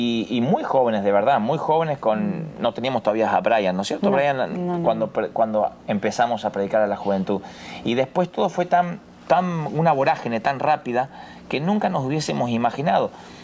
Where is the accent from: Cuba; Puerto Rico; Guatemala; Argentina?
Argentina; born there; los dos nacimos muy pobres en la Argentina ya de los de finales de los 60.